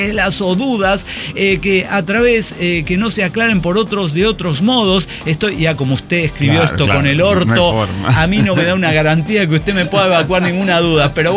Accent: San Antonio de los Altos, Miranda, Venezuela; Que conozcan mi pueblito. Aquí roban motos, le dije. Y bueno, y seguí con todo. Y sí, así. Y mi nueva novia, que también es de allí. Ah, de San Antonio de los Altos.

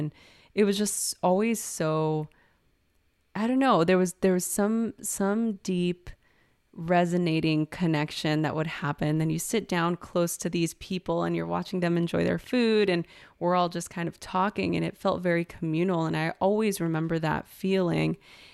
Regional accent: East Los Angeles, California, United States; I grew up in East LA during the LA riots.

